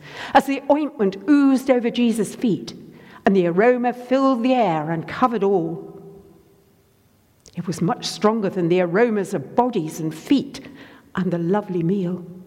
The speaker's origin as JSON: {"language": "English", "country": "United Kingdom", "said": "We're British and we're Anglican, and everything in moderation is our motto."}